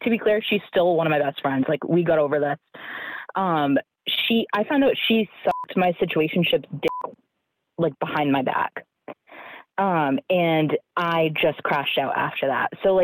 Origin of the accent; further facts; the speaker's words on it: New England, United States; And we, like, we're from New England, so, like, it was a magical summer.